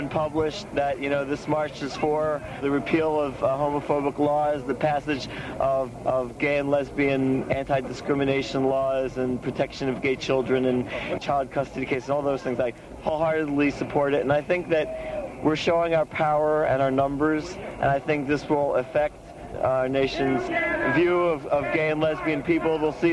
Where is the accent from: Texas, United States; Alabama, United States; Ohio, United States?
Ohio, United States; Cincinnati; I'm from Cincinnati